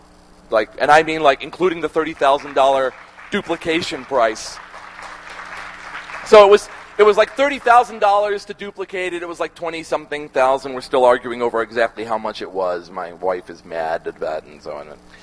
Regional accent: United States; when I make it, I'm American.

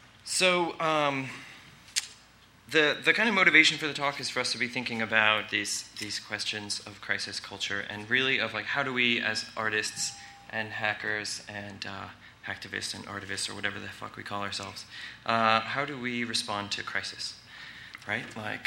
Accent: San Diego, California, United States; So we're from... We're from San Diego. We teach at UCSD

